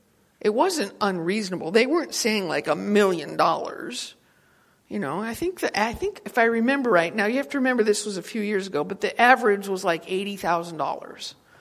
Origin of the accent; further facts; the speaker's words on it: Wyoming, United States; Now, I have to be really careful because I grew up in Wyoming.